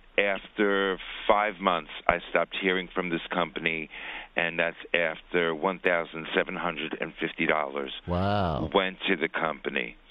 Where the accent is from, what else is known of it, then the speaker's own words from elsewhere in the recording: New York, United States; I'm a New Yorker. I have street savvy.